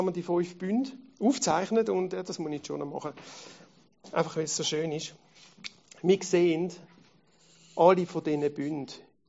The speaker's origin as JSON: {"language": "German", "country": "Switzerland", "said": "Aber wir sind Schweizer, wir sind nicht das Volk"}